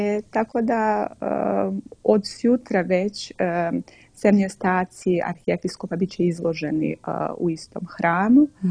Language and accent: Serbian; Montenegro; kad bi god rekla da sam porijeklom iz Crne Gore